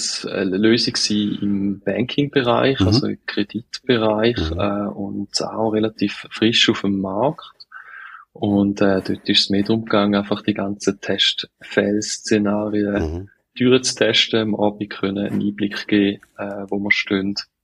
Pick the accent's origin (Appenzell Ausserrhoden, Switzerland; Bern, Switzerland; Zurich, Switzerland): Appenzell Ausserrhoden, Switzerland; Ich komme, wie man meinem Dialekt vielleicht kann ich nehmen, aus der Ostschweiz. Genauer gesagt bin ich im Appenzell-Ausserrhodischen aufgewachsen. Bin 39 Jahre alt und auch in dieser Region in Trogen habe ich Kante gemacht.